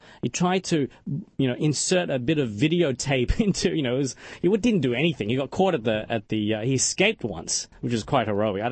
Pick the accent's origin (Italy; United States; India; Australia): Australia; I mean, I grew up in Australia. You know, I'm Chinese by ethnicity. My grandparents left China about 100 years ago.